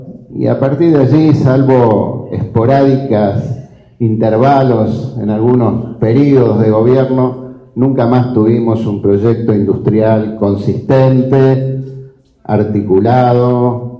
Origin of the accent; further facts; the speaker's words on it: Santa Fe, Argentina; por parte de todos los que somos santafesinos